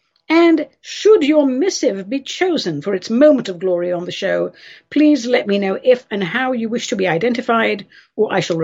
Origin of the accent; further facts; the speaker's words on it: United Kingdom; now in United States; I mean, I'm an American now, but obviously I'm from Britain, and I feel like I have one foot there and one foot here